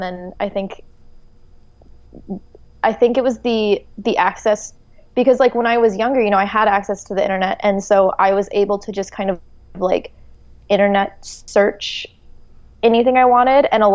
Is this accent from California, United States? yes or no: no; Colorado, United States; No, I grew up in Colorado.